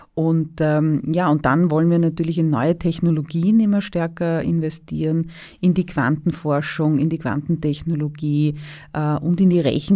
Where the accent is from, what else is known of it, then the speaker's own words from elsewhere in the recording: Vienna, Austria; Ich komme ja selber aus Döbling. Ich kann sagen, der Weinbau ist in meinem Bezirk, der gehört einfach zum Alltag dazu.